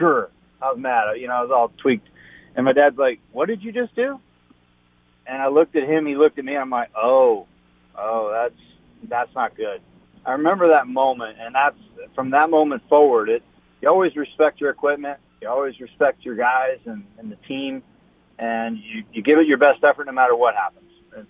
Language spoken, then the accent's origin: English; Las Vegas, Nevada, United States; I'm a big Golden Knights fan from growing up in Vegas.